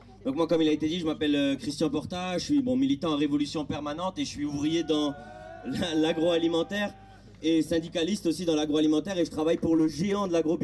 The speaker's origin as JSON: {"language": "French", "town": "Metz", "region": "Grand Est", "country": "France", "said": "Moi je viens de Metz, de Moselle."}